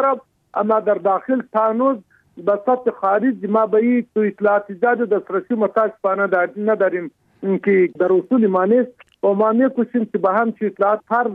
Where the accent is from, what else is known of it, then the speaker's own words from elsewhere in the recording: Afghanistan; ما افغان هستیم